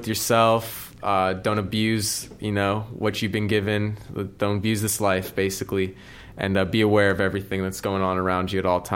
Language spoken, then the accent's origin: English; California, United States; all these surf brands growing up in California, you know.